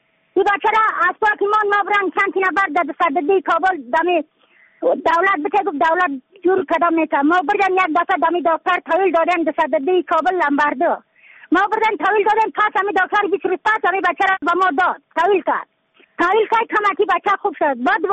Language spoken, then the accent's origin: Persian; Badakhshan, Afghanistan; از بدخشان هستم، مرکز بدخشان ولسوالی اکل پایان قیره وینگ.